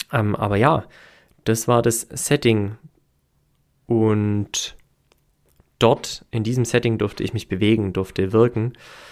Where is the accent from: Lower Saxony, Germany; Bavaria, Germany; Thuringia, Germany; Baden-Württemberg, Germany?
Baden-Württemberg, Germany; Herrenberg; Jobgelegenheit als sportlicher Leiter in einem großen Sporthotel hier in Herrenberg, also meiner Heimat. Und an dem Ort, an dem ich aufgewachsen bin und an dem ich mich auch sehr, sehr wohl gefühlt habe, stets, an dem meine Familie lebte